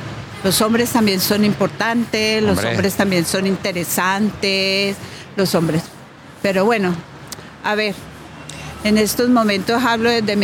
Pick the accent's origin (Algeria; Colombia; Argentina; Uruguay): Colombia; now in Spain; yo soy muy colombiana. Una cosa es que ahora busque nacionalizarme española después de 23 años con permiso de residencia.